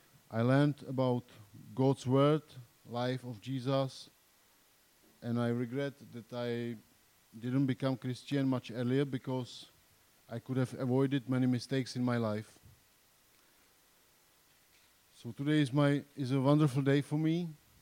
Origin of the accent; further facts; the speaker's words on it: Jihlava, Vysočina Region, Czechia; I was born in Jihlava in Czech Republic. I was raised in a atheistic family